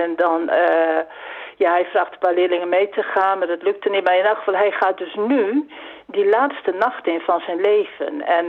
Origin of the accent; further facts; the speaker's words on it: Barger-Compascuum, Drenthe, Netherlands; in Barger-Compascuum. En dat ligt in de zuidoosthoek van Drenthe, 13 kilometer bij Emmen vandaan, waar het grote Wildlandspark is. Daar kom ik vandaan oorspronkelijk.